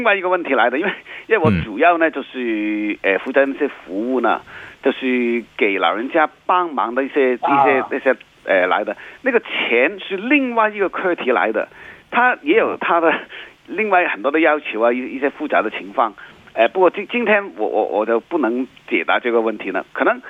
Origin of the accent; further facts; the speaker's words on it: China; 可能我们中国人都觉得具体的事情是家里面的事情